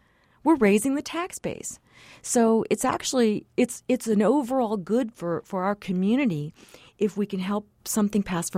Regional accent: Texas, United States; now in El Paso, United States; even lower than my hometown county of Cameron County in South Texas, even lower. We in El Paso will keep grandpa on a hospital gurney in the living room if we have

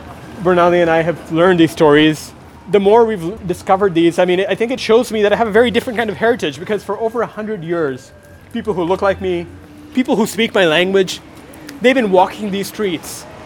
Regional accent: California, United States; For me, growing up in the East Bay suburbs, it felt like my heritage was all about being that perfect model minority.

